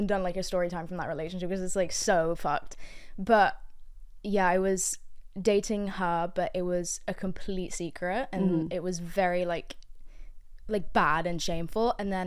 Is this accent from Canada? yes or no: no; South East England, United Kingdom; I'm from Sussex in the UK, which is like an hour outside of London.